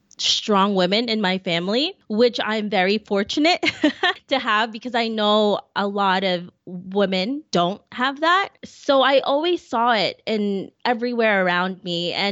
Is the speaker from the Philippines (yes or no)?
yes; Philippines; I am Filipino.